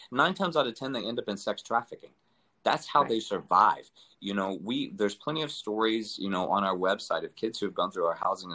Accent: Deep South, United States; Growing up in the Deep South, you know, in a Southern Baptist family, I'd heard my whole life that I was going to hell.

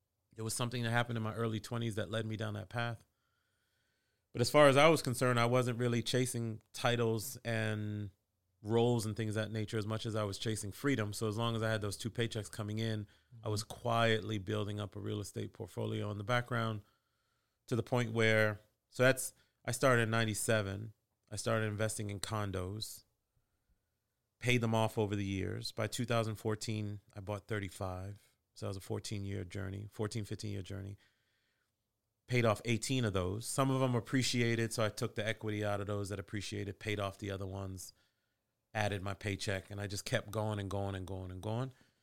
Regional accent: Boston, Massachusetts, United States; also born or lived in Queens, New York; I'm a Haitian immigrant kid. My parents grew up in Haiti. I was born in Queens, New York, raised in Boston, came down to D.C. for University of Virginia

